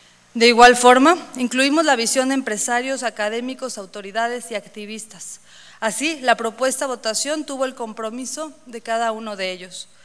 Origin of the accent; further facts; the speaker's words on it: Mexico; No somos ni chairos ni fifís. Somos mexicanos.